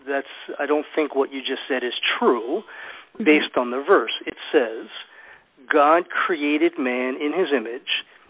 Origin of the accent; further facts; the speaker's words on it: United States; born there; first language English; I was born in America and my first language is English